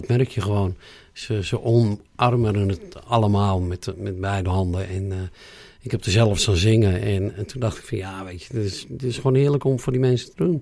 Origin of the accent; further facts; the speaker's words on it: Amsterdam, North Holland, Netherlands; Maar kom jij in de stad Amsterdam, waar ik vandaan kom, dat is het al lang niet meer.